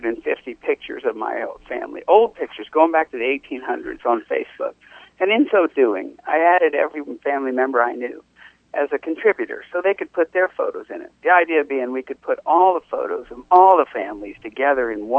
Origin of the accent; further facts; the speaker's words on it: Ohio, United States; I was just thinking about growing up in the Midwest. I know Ohio has more Amish than any place on the planet. So I come from Amish land.